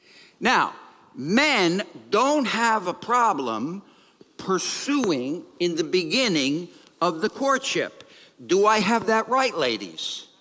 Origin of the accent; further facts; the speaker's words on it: East Coast, United States; moved away; I come from the East Coast. A lot of Mediterranean people. I'm Italian. A lot of Mediterranean people. I have been here now for almost 30 years.